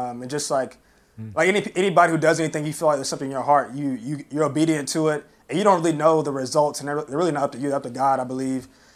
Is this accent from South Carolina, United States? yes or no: yes; South Carolina, United States; I think I'm from the upstate. I'm from South Carolina.